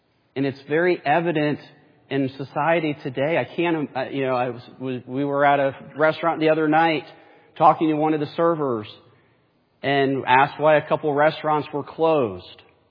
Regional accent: Northern United States, United States; I grew up in the North, and we did not grow up having to say, yes, ma'am, no, ma'am, yes, sir, no, sir.

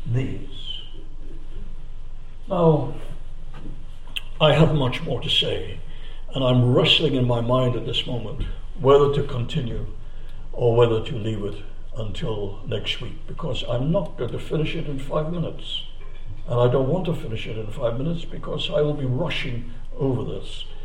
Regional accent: England, United Kingdom; now in Australia; We came across from England to Australia many years ago aboard ship.

